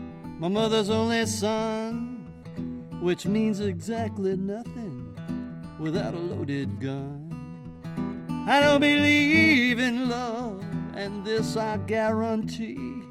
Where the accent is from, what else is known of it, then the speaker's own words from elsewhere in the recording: Houston, Texas, United States; I am a Third Ward child. I was born in the Third Ward of Houston, but the real deep part of the blues in Houston was Fifth Ward